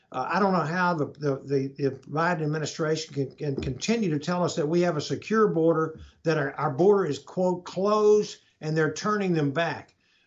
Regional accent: Texas, United States; Representative Arrington, he's from West Texas, I'm from East Texas

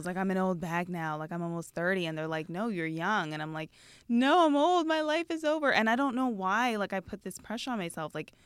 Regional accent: Canada; It's my fun fact around here. I'm Canadian. I have met Trudeau one time.

